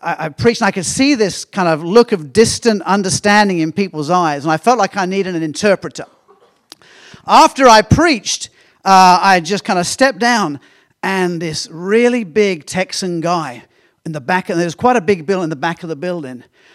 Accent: England, United Kingdom; Now, remember, I'm an Englishman. In England, we're quite reserved.

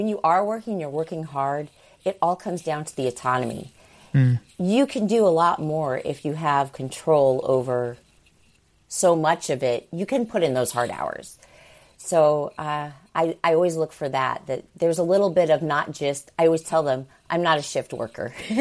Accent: Danville, Illinois, United States; In Danville, Illinois. It's near Champaign-Urbana.

